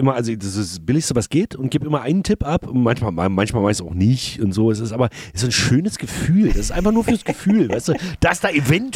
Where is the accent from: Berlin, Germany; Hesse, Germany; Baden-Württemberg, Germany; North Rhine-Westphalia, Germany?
Baden-Württemberg, Germany; accent: Swabian; wenn ihr aus Baden-Württemberg kommt und euch mein schwäbischer Dialekt aufregt